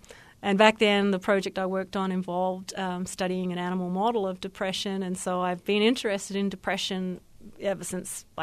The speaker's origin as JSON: {"language": "English", "country": "Australia", "also_born_or_lived": "Adelaide", "said": "I hail from Australia, as you might be able to tell from the way I talk. I'm not a native of Texan by a long shot. I did all my education and graduate training in a place called Adelaide in Australia."}